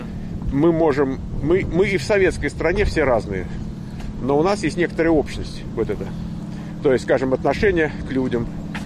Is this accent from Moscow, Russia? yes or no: yes; Moscow, Russia; мама из Кременчуга, а папа из Поджитомира, там из райцентра, Поджитомира. Так, а я родился, вырос в Москве.